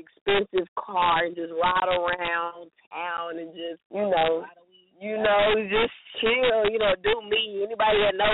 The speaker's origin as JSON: {"language": "English", "region": "Texas", "country": "United States", "said": "I enjoyed y'all. I keep saying y'all. I'm from Texas, so I say y'all."}